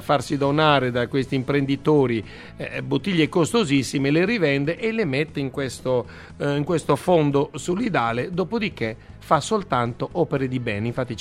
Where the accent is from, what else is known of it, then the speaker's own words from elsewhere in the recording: Sardinia, Italy; sennò lo diventa U per me da sardo.